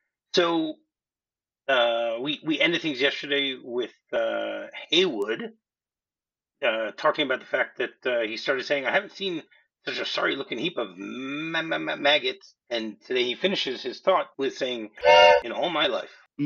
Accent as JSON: {"language": "English", "town": "Detroit", "region": "Michigan", "country": "United States", "tie": "born or raised there", "also_born_or_lived": "New Jersey", "said": "when I was born in New Jersey and then I moved to, and I grew up in Detroit."}